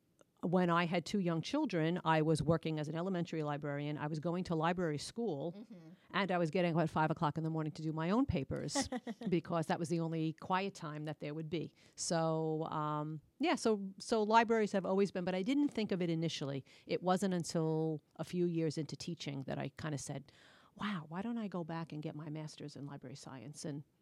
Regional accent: Queens, New York, United States; I grew up in Queens, and my mother actually brought me to the bookmobile.

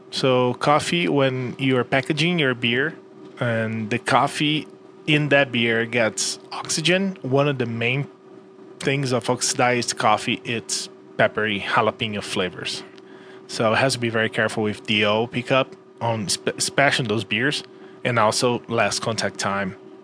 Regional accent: Brazil; I came from Brazil where we drink coffee, like, since we were a kid.

